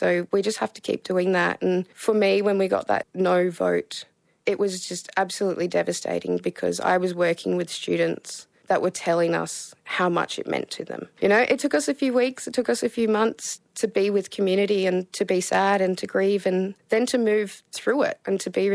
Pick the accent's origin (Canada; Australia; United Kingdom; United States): Australia; Ceduna, South Australia; I'm a proud Wirangoo Noongar and Wongatha woman, and I was born and raised on my homelands just out of Ceduna called Yarralina. And growing up in Ceduna for me was absolutely, you know, a once-in-a-lifetime experience.